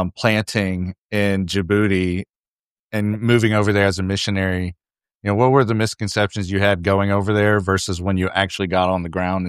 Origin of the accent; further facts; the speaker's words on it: Oklahoma, United States; I'm from Oklahoma. I'm pretty sure that is North Texas.